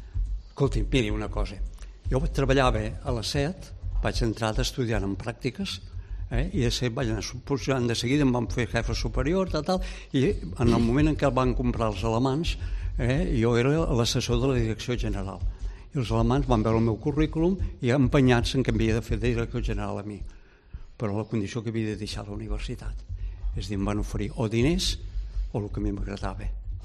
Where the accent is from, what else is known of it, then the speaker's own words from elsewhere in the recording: Reus, Catalonia, Spain; moved away as an adult; jo sóc fill de Reus